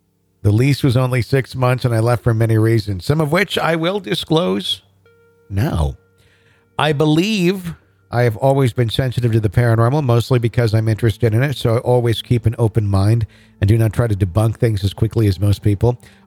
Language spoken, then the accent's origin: English; Wisconsin, United States; If it was Wisconsin, could I do it because I'm from Wisconsin?